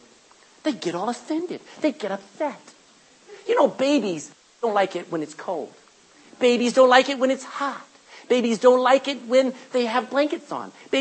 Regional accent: Texas, United States; now in Ireland; When I was in America, that's how I was as a Texan.

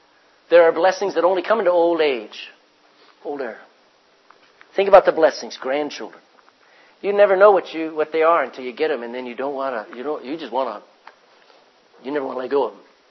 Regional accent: Texas, United States; I'm a Texan. I don't speak the King's English, but I learned it because God wrote it.

